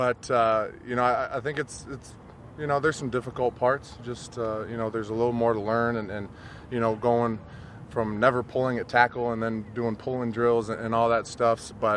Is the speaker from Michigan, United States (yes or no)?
yes; Michigan, United States; You know, I'm coming from Michigan. I'm used to that, so it was all good.